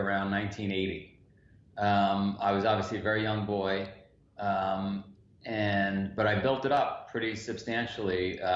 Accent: New York, United States; Yeah, so I'm just a neighborhood guy. I grew up in Queens, New York, in the neighborhood.

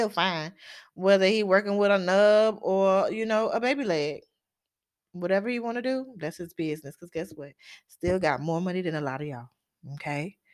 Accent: United States; born there; I am of Hispanic Caribbean descent, but I was born in America. And I identify as Panamanian because of my culture.

